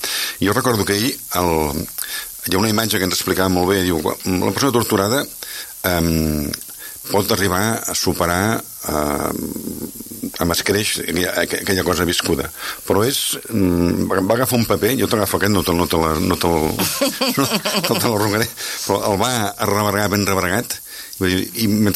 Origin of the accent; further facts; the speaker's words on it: Montcada, Catalonia, Spain; Jo soc de Montcada, com he dit abans, eh?